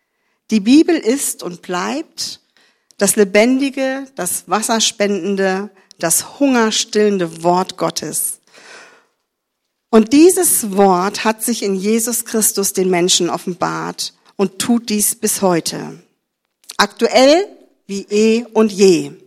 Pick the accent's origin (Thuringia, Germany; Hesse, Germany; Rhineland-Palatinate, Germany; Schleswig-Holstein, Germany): Schleswig-Holstein, Germany; Neumünster; zwischen 28 und 29 Jahren war ich in der Pfalz, war ich dem Norden abtrünnig, weil ich bin ja Schleswig-Holsteinerin, ich bin in Neumünster geboren.